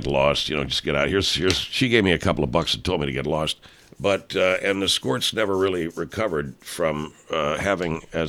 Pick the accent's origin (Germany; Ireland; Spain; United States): United States; Lexington, Illinois; because I grew up in a place called Lexington, Illinois, and I would listen to radio, and I read the newspaper.